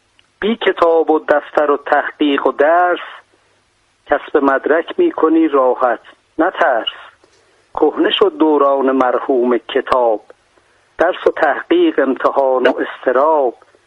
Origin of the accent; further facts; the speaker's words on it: Tehran, Tehran Province, Iran; born there; من اصالتا خلخالی هستم، منتها خودم متولد تهرانم.